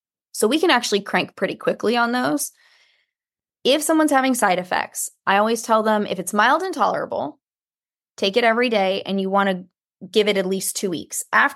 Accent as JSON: {"language": "English", "region": "Texas", "country": "United States", "said": "And yes, I'm from Texas. That's where that analogy comes from."}